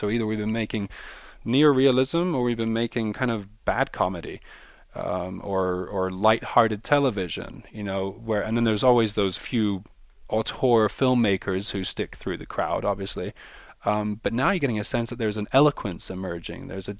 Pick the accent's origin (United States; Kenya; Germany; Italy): Italy; So the fact that I grew up in Italy and I can speak Italian means I can go right to the source of these distributors and producers.